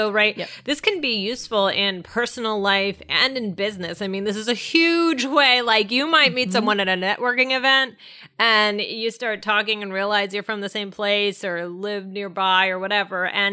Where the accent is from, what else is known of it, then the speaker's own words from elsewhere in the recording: Maryland, United States; Like I'm from Maryland and the whole state of Maryland's a big it's not a big state, but like there's a lot to it.